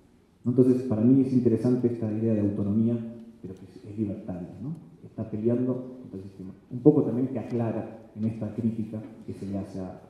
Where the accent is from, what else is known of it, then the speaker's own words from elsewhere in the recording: Argentina; me interesaba traer a cuenta qué está pasando en mi país, en Argentina, ¿no?